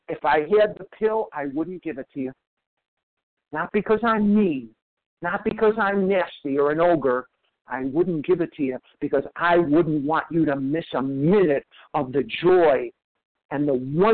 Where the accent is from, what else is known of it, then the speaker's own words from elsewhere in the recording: Chicago, Illinois, United States; I'm from Chicago.